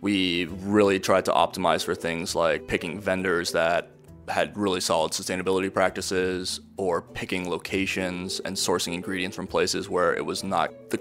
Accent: Honolulu, Hawaii, United States; So I'm born and raised in Honolulu in Hawaii and grew up, you know, going to the beach, grew up spending time in the ocean.

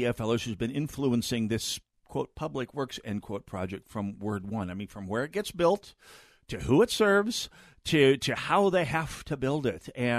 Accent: North Dakota, United States; No, I'm from North Dakota. I know my Italian.

